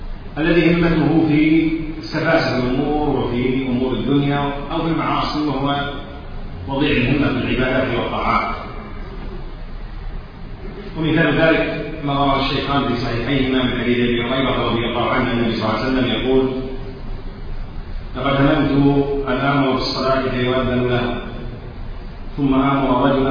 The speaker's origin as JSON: {"language": "Arabic", "country": "Kuwait", "accent": "Kuwaiti", "said": "مثل ما نقول احنا في لهجتنا الكويتيه"}